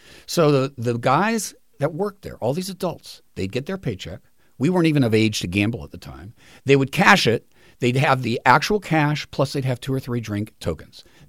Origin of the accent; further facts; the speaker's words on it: Los Angeles, California, United States; I grew up in Los Angeles, and I would ride my bike from one end of the city almost literally to the other.